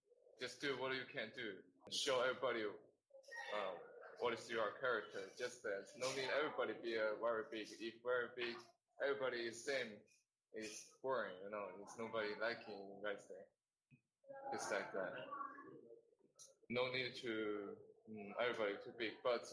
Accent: Henan, China; English is a second language; Yeah, I come from China.

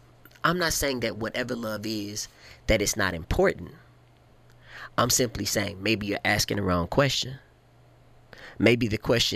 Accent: Memphis, Tennessee, United States; Those that know me, I'm originally from Memphis. Black Haven, stand up.

